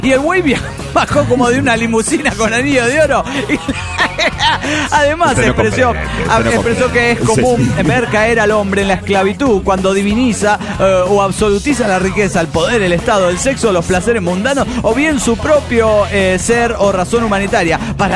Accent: Turmero, Aragua, Venezuela; de Turmero, Venezuela.

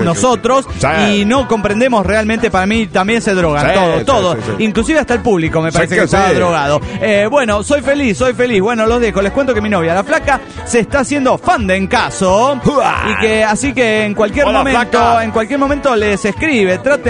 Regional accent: Oaxaca, Mexico; de Oaxaca, México.

